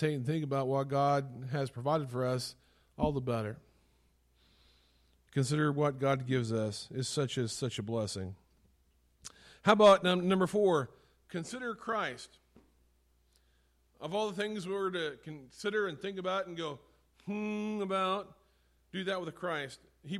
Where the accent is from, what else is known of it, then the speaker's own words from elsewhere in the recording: Midwest, United States; I remember growing up in the Midwest where it would be snowy